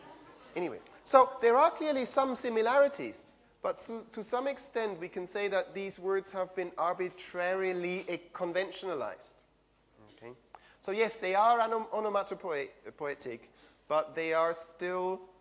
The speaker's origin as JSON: {"language": "English", "country": "Switzerland", "second_language": "English", "moved": "as an adult", "lives_now": "United Kingdom", "said": "About 4 years ago, I moved over from Switzerland to the northwest of England, along with my children"}